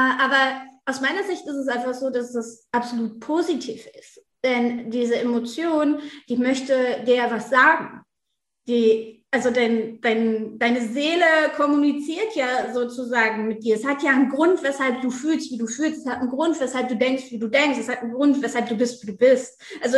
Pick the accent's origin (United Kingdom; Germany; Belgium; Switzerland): Germany; North Rhine-Westphalia